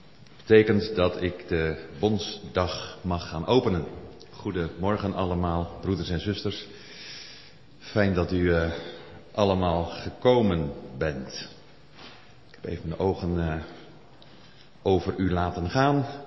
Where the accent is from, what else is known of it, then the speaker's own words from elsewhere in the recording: Middelharnis, South Holland, Netherlands; born there; dominee Procé uit Middelharnis, mijn geboorteplaats.